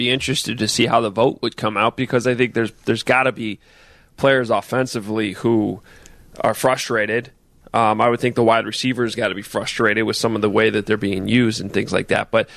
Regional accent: Chicago, Illinois, United States; But I actually am from Chicago.

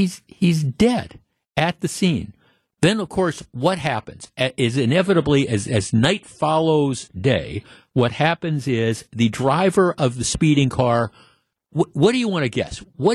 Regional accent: Glendale, Wisconsin, United States; I grew up here, right? I mean, I'm from here. I grew up in Glendale. I've lived here my entire life when my parents moved here when I was a young boy

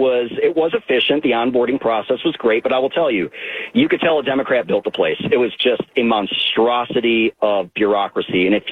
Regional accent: Oregon, United States; also born or lived in Kentucky, United States; I'm from Oregon. I moved to Kentucky, and then I came back.

